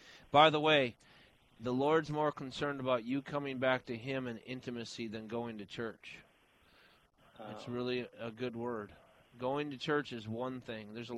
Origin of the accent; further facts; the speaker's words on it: Palatine, Illinois, United States; Did you know I'm from Palatine, Illinois, Valerie?